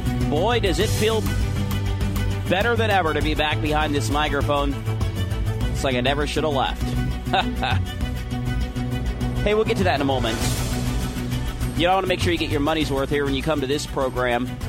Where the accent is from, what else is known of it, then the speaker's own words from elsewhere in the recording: Oregon, United States; Somebody did a lot of driving through nine states of these great United States to get me back to my home state of Oregon.